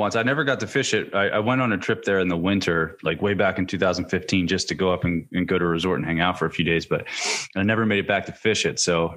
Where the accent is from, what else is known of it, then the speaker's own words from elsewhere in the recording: Pennsylvania, United States; now in Virginia, United States; I think I'm from Pennsylvania. So I think we have the Juniata River and we have the Susquehanna River right by where I'm from.